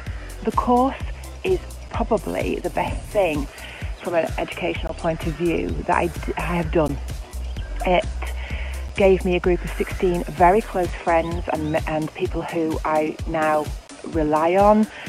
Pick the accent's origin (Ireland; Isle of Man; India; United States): Isle of Man; I'm from the Isle of Man, and in 2015 I took the challenge of rural leadership.